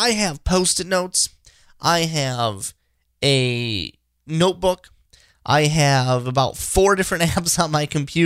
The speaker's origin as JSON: {"language": "English", "region": "Minnesota", "country": "United States", "tie": "born or raised there", "said": "I am a Minnesotan, born and raised here in the Twin Cities area. Still live here."}